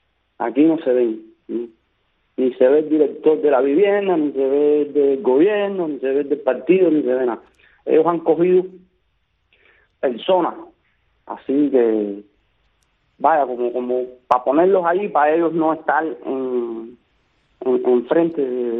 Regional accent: San Juan y Martínez, Pinar del Río, Cuba; aquí en mi pueblo, donde yo vivo, en San Juan y Martínez, la situación está extremadamente crítica.

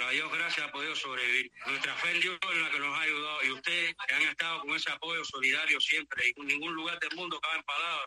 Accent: Cuba; Yo sigo siendo un cubano, 100% cubano y soldado que lucha por la libertad y la democracia de Cuba.

